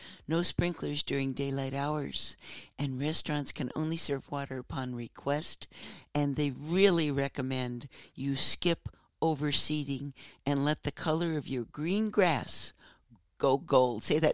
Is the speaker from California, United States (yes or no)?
yes; Stockton, California, United States; I grew up in Stockton.